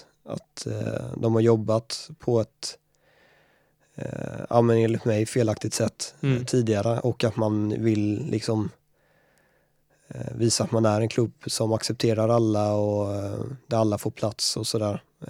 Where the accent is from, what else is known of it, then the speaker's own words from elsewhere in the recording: Jönköping, Jönköping County, Sweden; Jag håller inte på Jönköping Södra, jag kommer från Jönköping.